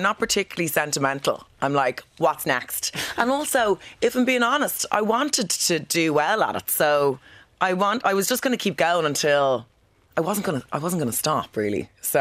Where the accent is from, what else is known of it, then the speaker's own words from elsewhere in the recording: Killiney, Leinster, Ireland; So I grew up in Killiney.